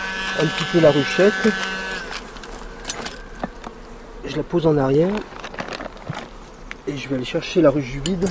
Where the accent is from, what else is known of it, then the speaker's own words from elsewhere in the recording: Saint-Étienne, Auvergne-Rhône-Alpes, France; born there; me retrouver dans la Haute-Loire, qui est proche de ma ville natale, qui était Saint-Étienne.